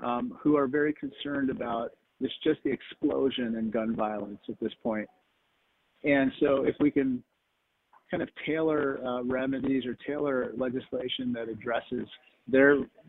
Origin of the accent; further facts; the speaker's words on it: Peoria, Illinois, United States; I'm from Peoria, Illinois, and there a lot of people do own firearms for the purpose of hunting.